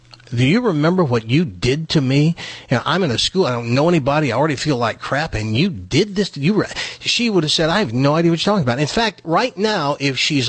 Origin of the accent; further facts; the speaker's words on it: Tennessee, United States; And he said, where the hell are you from? I said, I'm from Tennessee.